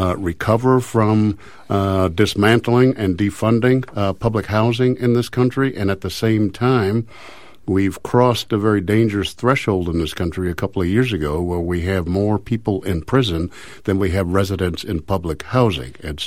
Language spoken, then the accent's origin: English; Midwest, United States; moved away as an adult; Well, I came out to California from the Midwest in the mid-70s to go to college.